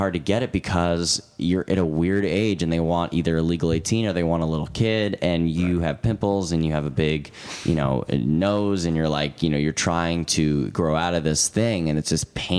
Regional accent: New York, United States; You know, we're talking about growing up in New York, and that was really exhilarating.

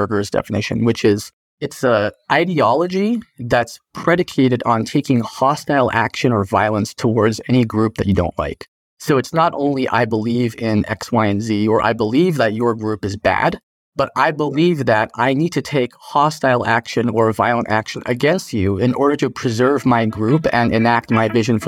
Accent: Kona, Hawaii, United States; I grew up on the Big Island of Hawaii on the Kona side. But my mom is a Buddhist minister, so I grew up in a Japanese Zen Buddhist temple called Daifukuji.

